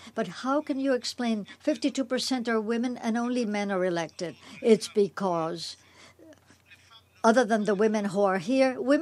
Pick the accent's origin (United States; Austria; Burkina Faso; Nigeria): Burkina Faso; I come from Burkina Faso, one of the poorest countries in the world